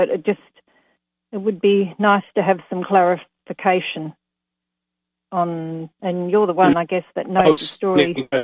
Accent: Perth, Western Australia, Australia; I'm from Perth.

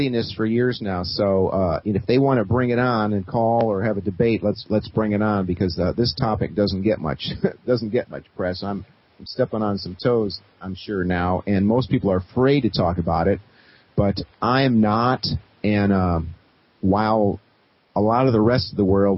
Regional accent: United States; as an American, I'm damn well going to talk about it

